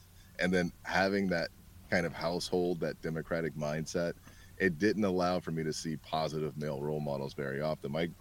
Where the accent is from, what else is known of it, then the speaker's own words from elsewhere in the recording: California, United States; I'm born and raised in California. However, my family in Arkansas, which was a little town called Camden, which is, of course, still there.